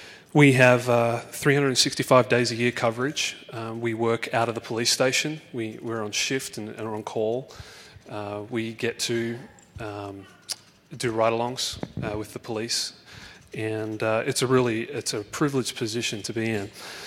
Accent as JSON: {"language": "English", "country": "Australia", "said": "I've got no military background. I'm Australian"}